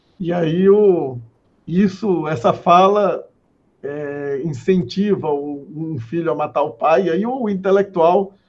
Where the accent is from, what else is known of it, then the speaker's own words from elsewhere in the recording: Northeast Region, Brazil; eu sou um bom garfo, como nordestino